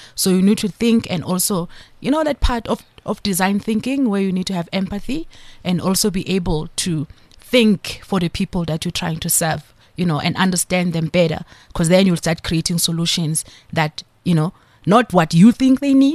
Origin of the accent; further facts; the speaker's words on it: Diepsloot, Gauteng, South Africa; I mean, I'm one of those kids. So I am a child from Diepsloot.